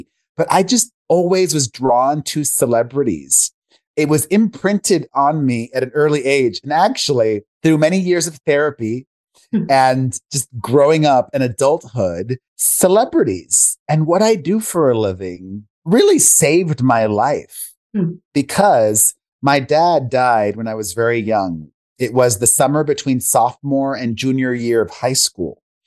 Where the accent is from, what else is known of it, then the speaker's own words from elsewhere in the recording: Miami, Florida, United States; I grew up in Miami, Florida, the son of two Cuban immigrants.